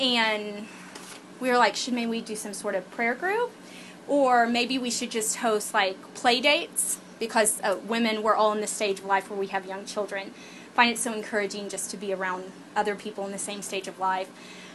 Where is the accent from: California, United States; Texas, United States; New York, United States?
Texas, United States; because I was raised in Texas during the time I somehow grew up knowing this prayer.